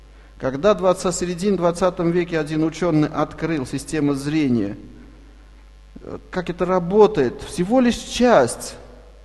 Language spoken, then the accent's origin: Russian; Armenia; born there; first language Armenian; Russian is a second language; Я армянин, родился в Армении, мой родной язык армянский. И я высшее образование получил на армянском языке